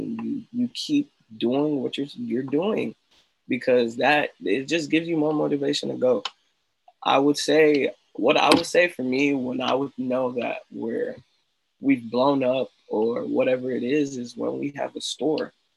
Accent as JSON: {"language": "English", "region": "England", "country": "United Kingdom", "tie": "born there", "said": "And what was crazy is because I was born in England. I have a lot of family in England."}